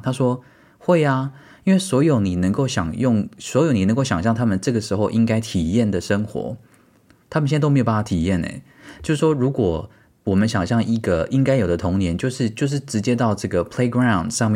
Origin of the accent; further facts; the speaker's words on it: Taiwan; 然后有时候我们台湾人呢也后来养成一个习惯